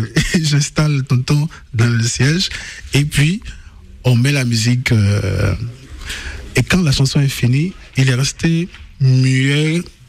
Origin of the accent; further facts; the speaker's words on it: Divo, Lôh-Djiboua, Côte d’Ivoire; non, je viens de Divo